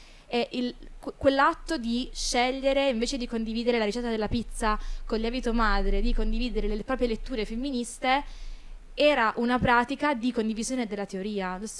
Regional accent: Matera, Basilicata, Italy; moved away as an adult; io sono di Matera, vengo dal profondo sud, e quando io vivevo ancora a Matera, prima di trasferirmi per l'università

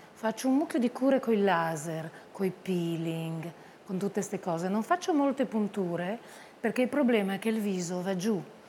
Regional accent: France; Italian is a second language; sono cresciuta in Francia e quindi ho un italiano un po' algido, non so, un italiano un po' educato

